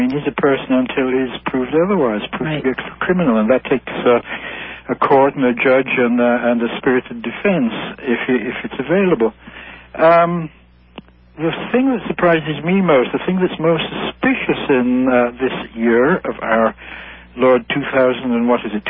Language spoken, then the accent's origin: English; Manchester, North West England, United Kingdom; born there; I was born in England, Manchester, England.